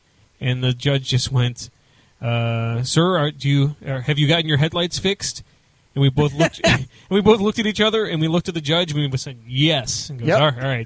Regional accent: Evanston, Illinois, United States; born there; I was born in Evanston.

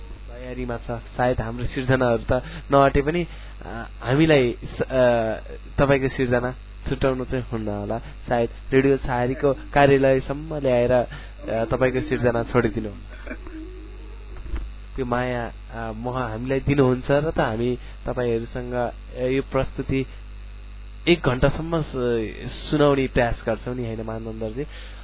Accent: Bagmati, Nepal; उहाँ काभ्रेका सर्जक पनि हुनुहुन्छ, मेरो गृह जिल्लाका सर्जक पनि हुनुहुन्छ।

